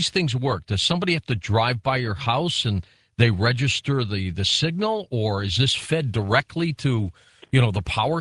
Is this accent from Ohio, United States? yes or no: no; Detroit, Michigan, United States; born there; Know it well. I was born in Detroit.